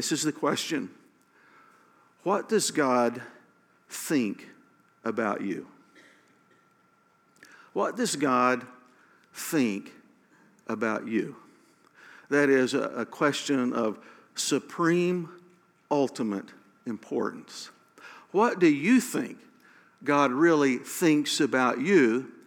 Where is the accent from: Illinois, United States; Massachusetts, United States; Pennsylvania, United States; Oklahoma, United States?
Oklahoma, United States; Now, we live in Oklahoma. I grew up here in Oklahoma. I've lived just about all of my life here in Oklahoma.